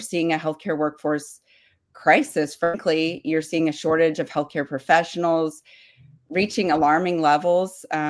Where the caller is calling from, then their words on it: Nashville, Tennessee, United States; I am dialing in from Nashville, Tennessee.